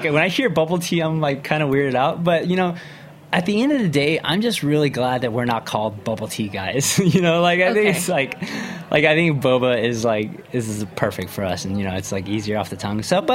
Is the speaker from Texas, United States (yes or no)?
yes; Wharton, Texas, United States; And I grew up in Texas in a very small town called Wharton, Texas. And I was also, like, the token Asian kid.